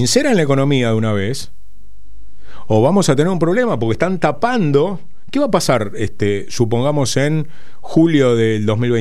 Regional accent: Argentina; sobre todo porque somos argentinos y todos encontraríamos la vuelta.

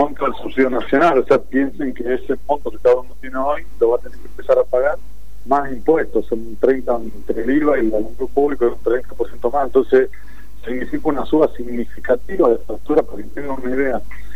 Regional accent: Argentina; me parece que nos aleja de lo que somos los argentinos, que la mayoría somos hijos y nietos de inmigrantes que vinieron

